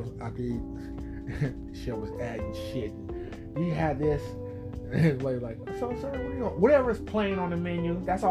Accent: Greenville, Mississippi, United States; I'm from the South. I'm from Greenville, Mississippi.

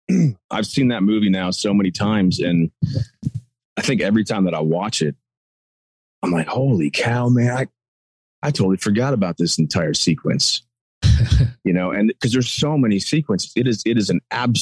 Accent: Cleveland, Ohio, United States; Yeah, I grew up in the suburbs of Cleveland.

